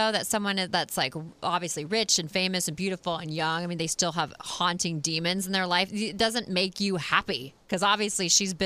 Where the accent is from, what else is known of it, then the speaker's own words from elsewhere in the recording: Indianapolis, Indiana, United States; I grew up in Indy, so I'm so proud.